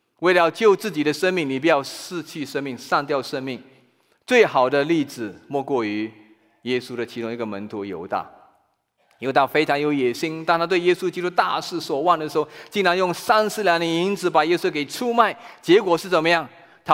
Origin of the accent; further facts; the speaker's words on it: China; 他自己的家族如今第六代戴季中先生已经也在向我们中国人传福音。